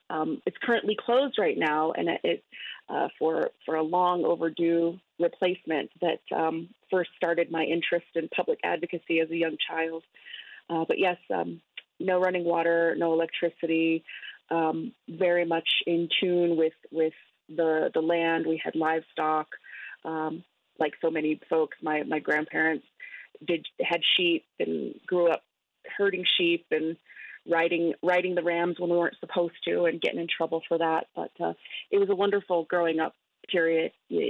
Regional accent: Lupton, Arizona, United States; So I grew up on the Navajo Nation in a little community known as Tessa'ane or Lupton, Arizona. It's right on the New Mexico-Arizona border

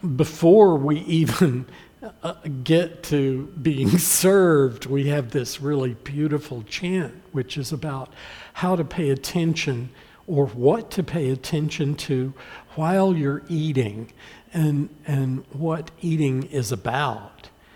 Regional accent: Atlanta, Georgia, United States; I'm from the South, from Georgia. I grew up in Atlanta.

